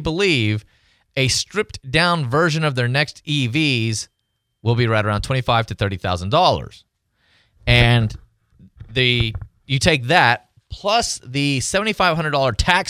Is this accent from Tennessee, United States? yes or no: yes; Tennessee, United States; now in Pensacola, United States; It's a Southern thing. I mean, I grew up in Tennessee. Same problem here.